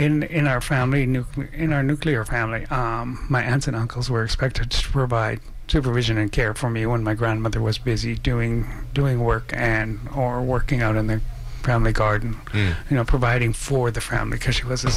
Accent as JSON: {"language": "English", "town": "Williams Lake", "region": "British Columbia", "country": "Canada", "tie": "born or raised there", "said": "I was born and raised in Williams Lake. I spent a couple of years I was born in Williams Lake. I was raised by my grandmother for basically primary life for 5 years"}